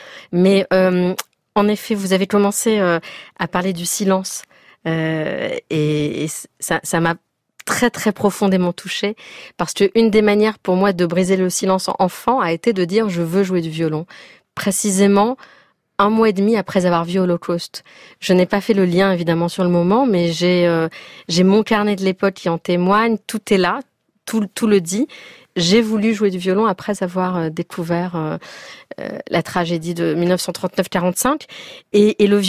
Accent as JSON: {"language": "French", "country": "France", "tie": "born there", "also_born_or_lived": "Israel", "said": "la France, où je suis née et avec ma langue maternelle."}